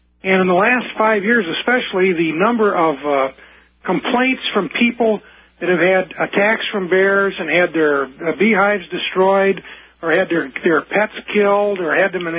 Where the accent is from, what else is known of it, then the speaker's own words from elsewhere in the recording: Illinois, United States; I grew up, I'm 64 now, I grew up in Illinois.